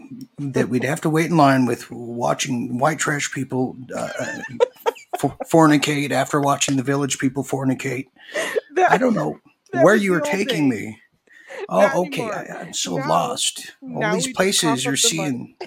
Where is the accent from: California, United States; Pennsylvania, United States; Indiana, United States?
California, United States; Orange County; And, you know, I'm from Orange County, so Disneyland was my backyard.